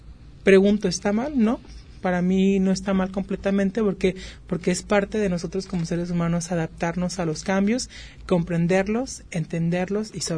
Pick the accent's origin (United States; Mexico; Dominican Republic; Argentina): Mexico; somos el futuro de México